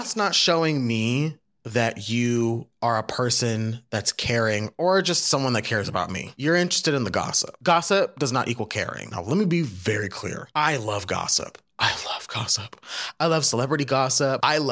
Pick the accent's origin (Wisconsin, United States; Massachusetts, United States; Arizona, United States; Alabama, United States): Arizona, United States; Phoenix; now in Chicago, United States; Started off in my hometown of Phoenix. Shout out to Phoenix. Then syndicated to Los Angeles. And then got to move to where I now reside, the city of Chicago.